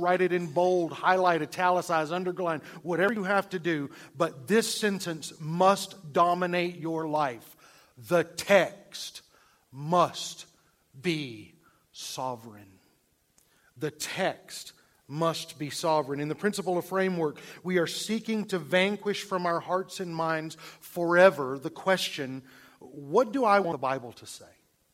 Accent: Atlanta, Georgia, United States; Sorry to say, one of the editors of that I grew up with in Atlanta.

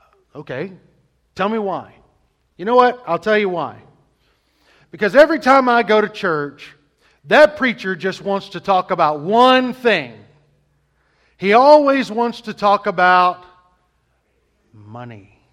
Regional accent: the South, United States; But growing up in the South, that's not what we heard. In the South, it was much, much different.

